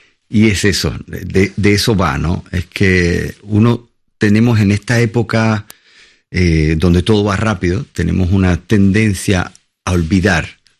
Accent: Cuba; La vida de los cubanos no es nada fácil. Hoy, sobre todo, vivimos un deterioro de la sociedad increíble

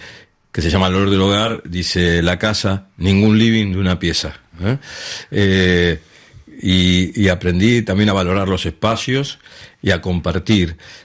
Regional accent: Buenos Aires, Argentina; luego nos mudamos de la capital de Buenos Aires a la provincia, José C. Paz, y viví unos cuantos años por ahí, y luego volvimos a Parque Chas, que es el barrio del laberinto

